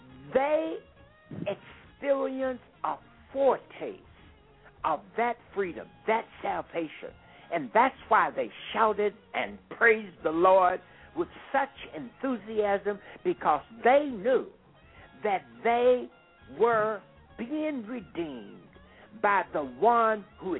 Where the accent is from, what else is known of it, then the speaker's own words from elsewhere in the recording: Arkansas, United States; I grew up in Arkansas, a lynching state. So it was in the 40s and the 50s, so lynching was still in the air during that time.